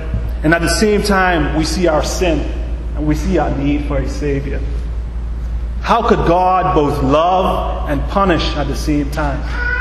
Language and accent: English; Abaco, Bahamas; growing up in Abaco in a community of the mud.